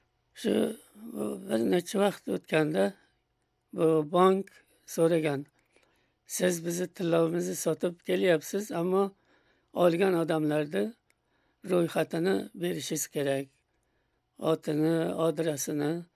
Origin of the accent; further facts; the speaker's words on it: Andijan, Andijan Region, Uzbekistan; born there; moved away; Andijon shahrida tug'ilganman. Va 1930-yilda O'zbekistondan chet mamlakatlariga muhojir bo'lib chiqqanmiz.